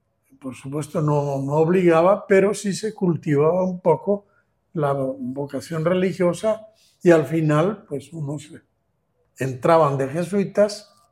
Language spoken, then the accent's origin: Spanish; Bergara, Basque Country, Spain; Bueno, en mi pueblo, que tenía 14.000 habitantes, era ayer bastante industrial, Vergara